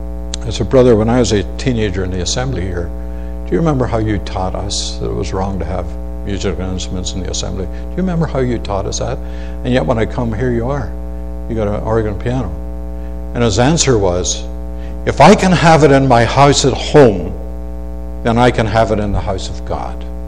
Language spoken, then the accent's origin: English; Northern Ireland, United Kingdom; When I was in the north of Ireland back in 1992 in my hometown